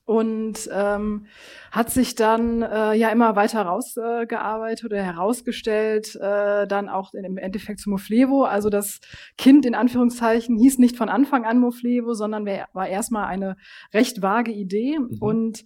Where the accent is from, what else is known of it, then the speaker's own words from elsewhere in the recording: Aachen, North Rhine-Westphalia, Germany; born there; komme gebürtig aus Aachen, habe in Aachen auch Wirtschaftsgeografie bzw. Geografie im Bachelor studiert